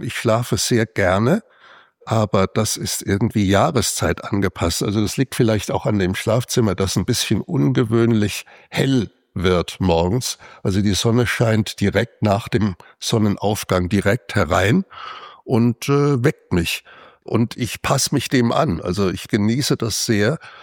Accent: Rhineland-Palatinate, Germany; now in Berlin, Germany; ich stamme ja nicht aus Berlin, sondern aus der Pfalz. Wir hatten eigentlich immer fantastische lange Sommer.

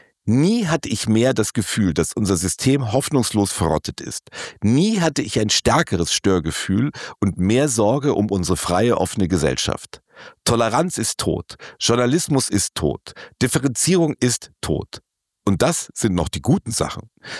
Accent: Munich, Bavaria, Germany; born there; Einst das Aushängeschild meiner Geburtsstadt München

